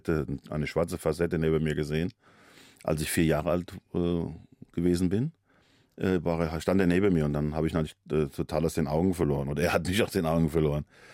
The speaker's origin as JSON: {"language": "German", "region": "Hesse", "country": "Germany", "accent": "Hessian", "said": "auf der Bühne hört man das so stark, mein hessischen Dialekt"}